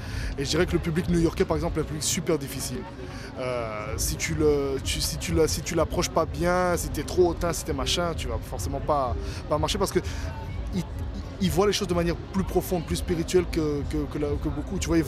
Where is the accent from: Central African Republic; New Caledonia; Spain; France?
Central African Republic; je suis né et j'ai grandi en fait en République centrafricaine, d'un père franco-centrafricain et d'une mère belgo-américaine.